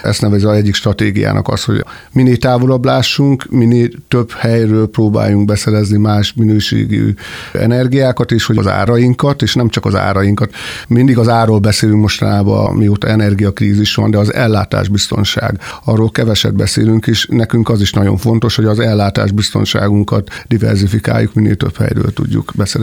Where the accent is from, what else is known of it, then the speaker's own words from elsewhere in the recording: Tiszagyenda, Jász-Nagykun-Szolnok, Hungary; born there; mint ahogy én egy nagyon kis faluba születtem, Tiszagyendán